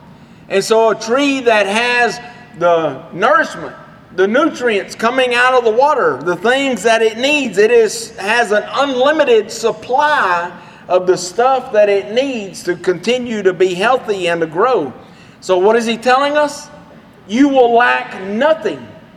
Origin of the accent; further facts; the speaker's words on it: Iredell, Texas, United States; When I was a kid, I grew up over in Iredell in Bosque County.